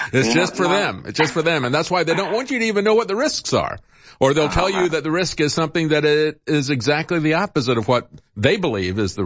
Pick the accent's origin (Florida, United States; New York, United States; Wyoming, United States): Florida, United States; Tampa; I grew up in Tampa.